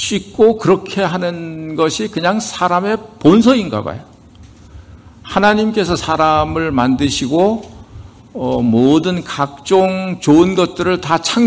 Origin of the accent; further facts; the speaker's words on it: South Korea; 저도 한국 사람이니까 너무 기분이 좋더라고요.